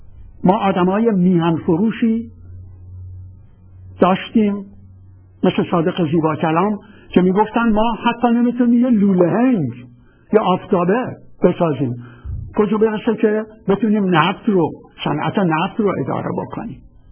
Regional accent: Khuzestan, Iran; من چون بچه خوزستان هستم

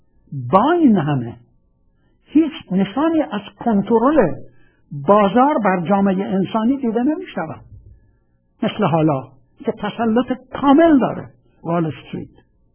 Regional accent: Shushtar, Khuzestan, Iran; من در واقع در خود شهر خودمون شاهد گذار از پیش سرمایه‌داری به سرمایه‌داری وابسته بودم، که چطور صنایع کوچیک شوشتر از بین رفتن،

